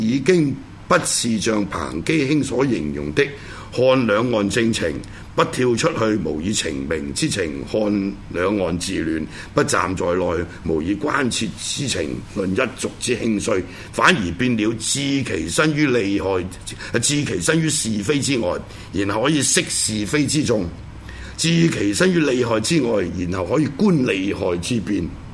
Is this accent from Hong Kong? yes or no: yes; Hong Kong; born there; 我是香港人之後加上我不是中國人。我是在香港出生的嬰兒潮世代